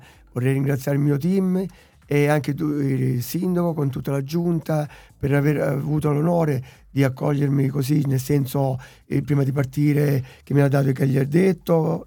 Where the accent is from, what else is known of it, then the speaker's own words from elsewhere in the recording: Apulia, Italy; Sapendo che vengo giù dalla Puglia e a lasciare un segno dopo tanti chilometri.